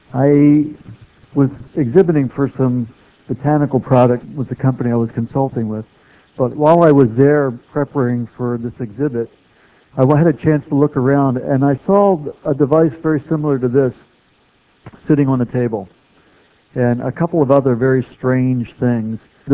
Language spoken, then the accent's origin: English; Scottsdale, Arizona, United States; I'm here from Scottsdale, Arizona.